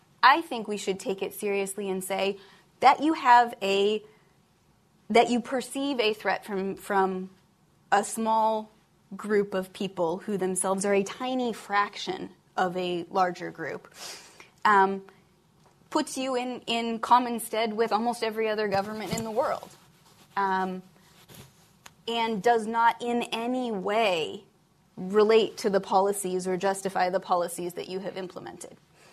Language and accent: English; Ireland; I'm Irish. I don't think that because there was, you know, there were a small group of people involved in the IRA